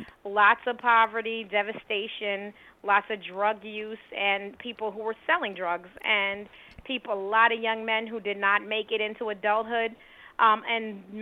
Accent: New York City, New York, United States; I was born in Jamaica, Queens, and raised in Jamaica, Queens, New York. And I moved to Harlem about 17 years ago, so I'm now a Harlemite.

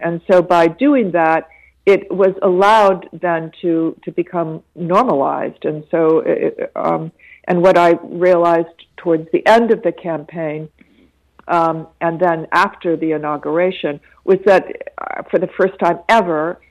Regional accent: New York, United States; as an American who has lived outside of my country for many years, but still is rooted, most especially in New York

